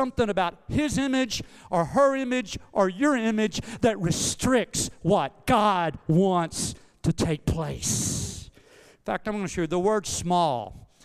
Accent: Arkansas, United States; And you can make fun of me for being from Arkansas if you want to, but it's just a fact. I'm from Arkansas.

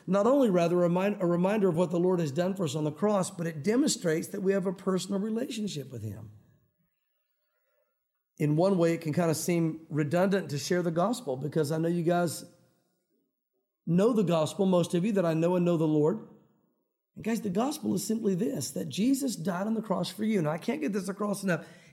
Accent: Tennessee, United States; I grew up in the South. I'm a Southern boy. I'm a Tennessee boy. And although it's funny, when I'm in the South, people don't think I have that much of an accent.

